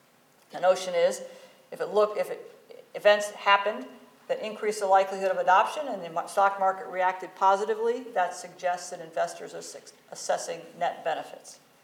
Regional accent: United States; has to do with the issue close to my heart, being an American, is issue around whether the U.S. will adopt IFRS.

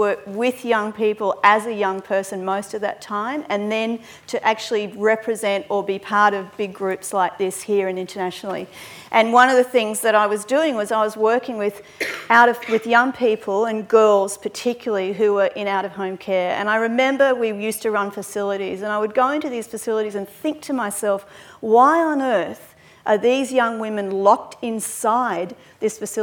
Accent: Brisbane, Queensland, Australia; I come from Brisbane.

